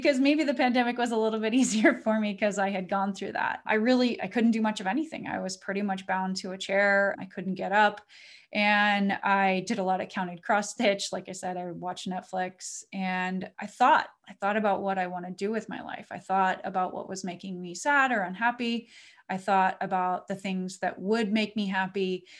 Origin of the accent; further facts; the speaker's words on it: Reno, Nevada, United States; which is near my hometown of Reno, Nevada.